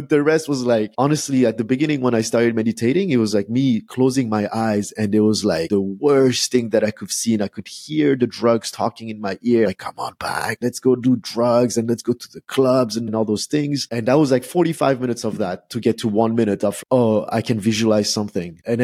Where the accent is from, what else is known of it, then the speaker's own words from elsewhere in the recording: France; I grew up in France. So I was born and raised in France. And my father was a very typical immigrant father.